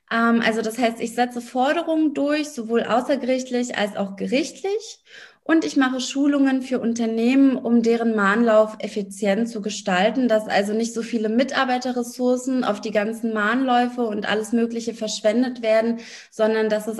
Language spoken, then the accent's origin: German; Berlin, Germany; also born or lived in Ukraine; now in Bad Freienwalde, Germany; ich bin 33 Jahre alt, komme gebürtig aus der Ukraine, bin eigentlich Berlinerin, in Berlin aufgewachsen und in der Elternzeit nach Bad Freienwalde gezogen, also aufs Land.